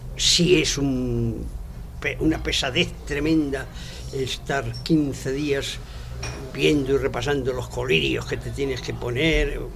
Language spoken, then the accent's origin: Spanish; Madrid, Community of Madrid, Spain; born there; yo nací en Madrid, pero me considero